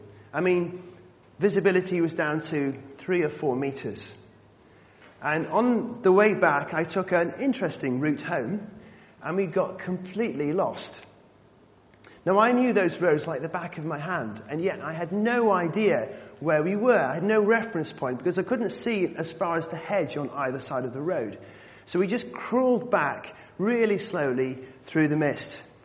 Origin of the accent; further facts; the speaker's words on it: North West England, United Kingdom; I think my accent has changed over the years, but I'm actually from the northwest, from Cheshire, on the edge of the Peak District. That's where I grew up.